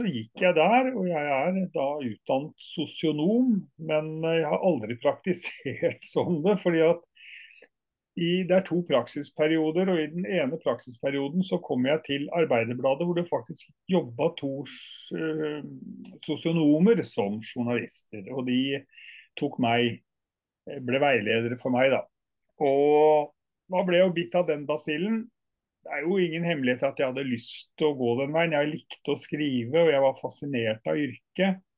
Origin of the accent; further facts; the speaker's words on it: Oslo, Norway; Jeg bor i Oslo, på det som heter Beste Vestkant. Jeg vokste opp på Lilleaker, som noen kanskje ville karakterisere som verste vestkant i sin tid, med mye industribedrifter og sånn.